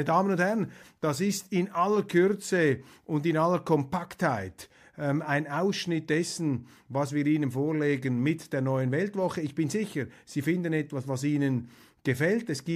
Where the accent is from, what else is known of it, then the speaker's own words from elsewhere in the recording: Switzerland; Und als Schweizer sage ich Ihnen, bin ich ein glühender Vertreter und auch ein glühender Verteidiger von unserem Europa.